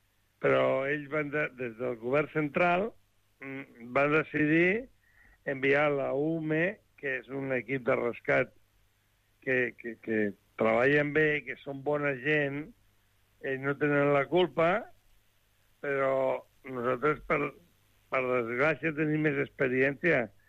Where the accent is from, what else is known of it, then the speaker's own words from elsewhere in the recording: Málaga, Andalusia, Spain; Som malaguenys, no som catalans.